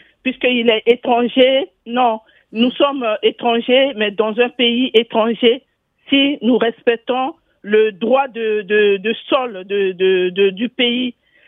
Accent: Central African Republic; en tant que centrafricaine qui a connu les chefs de l'État de l'Afrique centrale

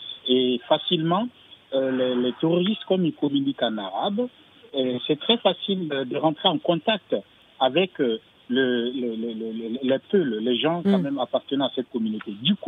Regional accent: Burkina Faso; Moi, je suis du Burkina Faso, je sais de quoi je parle.

